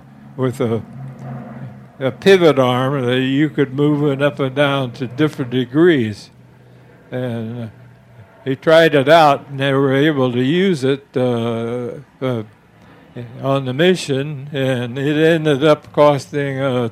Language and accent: English; Dayton, Ohio, United States; I was born and raised in Dayton, Ohio, and as a kid, I would ride my bicycle over to a place called McCook Field